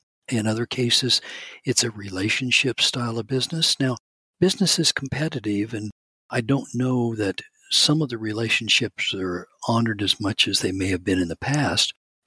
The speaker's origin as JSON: {"language": "English", "region": "Kansas", "country": "United States", "said": "but I'm from Kansas, which is the center part of the U.S."}